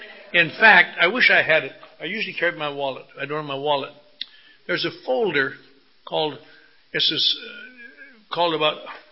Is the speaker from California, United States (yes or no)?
no; Eau Claire, Wisconsin, United States; I'm from Eau Claire, Wisconsin. I want to see movie stars.